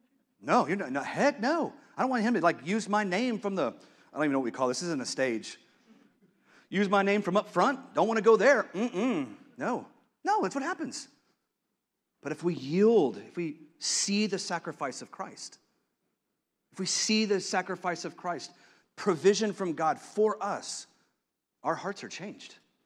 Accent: Texas, United States; And I'm a Texan. I love the phrase.

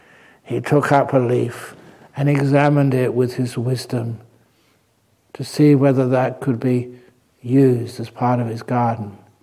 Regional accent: England, United Kingdom; As you know, that I love my tea as an English monk.

